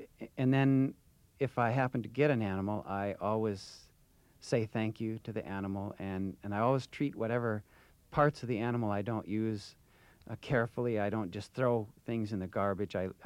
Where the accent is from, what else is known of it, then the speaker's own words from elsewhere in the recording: Wisconsin, United States; I grew up in Wisconsin being opposed to hunting.